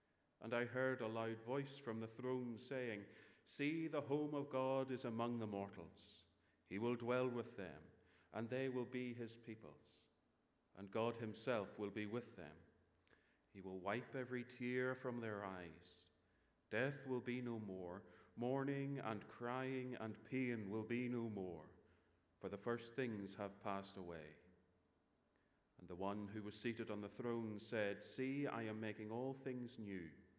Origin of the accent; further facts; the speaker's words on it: Portadown, Northern Ireland, United Kingdom; I'm obviously not from South Dublin. I come from the lovely place of Portadown in County Armagh.